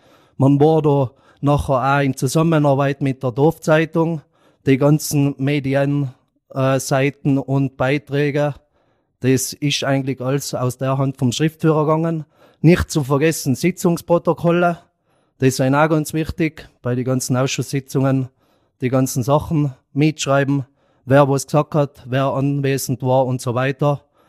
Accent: Mieming, Tyrol, Austria; ich komme aus Mirming, aus dem schönen Sonnenplateau Mirming, wie ihr es alle kennt. Ich bin 28 Jahre alt, bin daheim tätig am elterlichen Vollerwerbsbetrieb, seit 8 Jahren

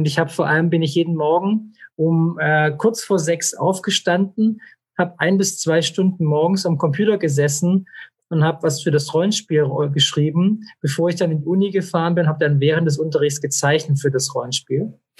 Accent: Esslingen, Baden-Württemberg, Germany; Also ich bin aufgewachsen in Esslingen in der Plinsauer Vorstadt und bin dort im Kindergarten gewesen

